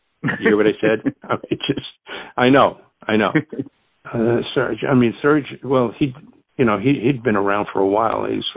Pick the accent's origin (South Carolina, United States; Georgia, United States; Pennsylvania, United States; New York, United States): New York, United States; Queens; Tom Sansone was practically from my neighborhood when we grew up in Queens.